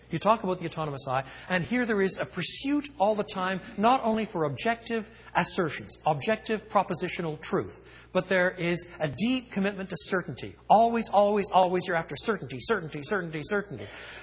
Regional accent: Quebec, Canada; I was brought up in French Canada.

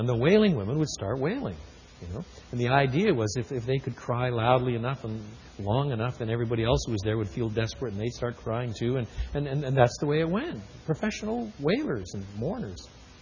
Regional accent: United Kingdom; I'm British. I can get away with that. My mother was born in London, and my father was born in Northern Ireland

